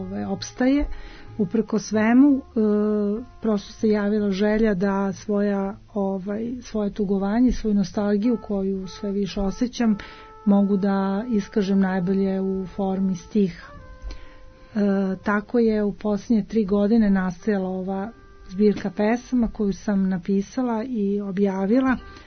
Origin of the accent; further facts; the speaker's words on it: Prizren District, Kosovo; also born or lived in Priština; now in Belgrade, Serbia; Poslednjih više od 20 godina živim u Beogradu, ali nisam ovde rođena i došla sam sa Kosova, odnosno iz Prištine, ali sam svoje detinjstvo provela u Sjeriničkoj župi ispod Šar planine.